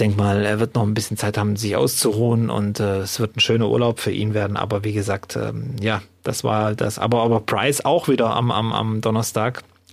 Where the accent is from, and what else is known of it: Cologne, North Rhine-Westphalia, Germany